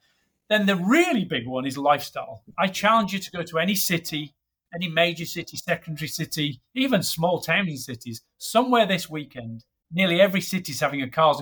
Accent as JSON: {"language": "English", "country": "United Kingdom", "said": "I'm a Brit and I build a British product."}